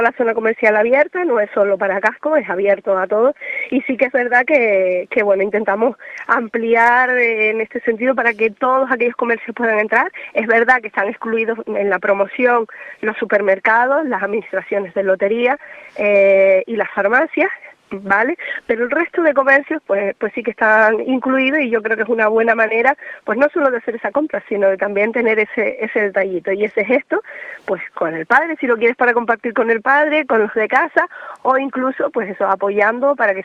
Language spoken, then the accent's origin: Spanish; Benijo, Canary Islands, Spain; y más siendo de ese barrio que soy, de Benijo